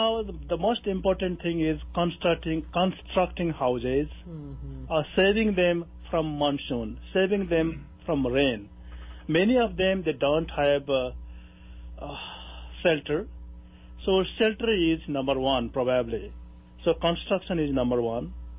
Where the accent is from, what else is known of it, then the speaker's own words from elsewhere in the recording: Gorkha, Gandaki Province, Nepal; English is a second language; Well, my birthplace is almost gone. I was born in Gorkha, epicenter of the earthquake.